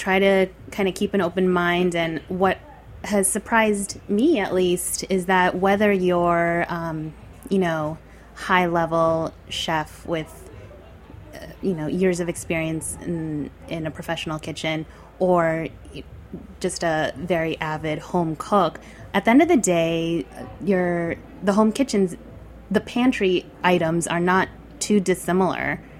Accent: New York City, New York, United States; I grew up right here in New York City, and from the start, I mean I grew up eating mostly Korean home-cooked food, but you know, growing up as a New Yorker

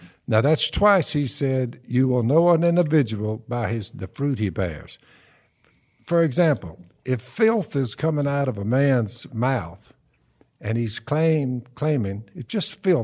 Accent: the South, United States; We're from the South. When I'm talking to older woman or whatever, I'm like, yes, ma'am.

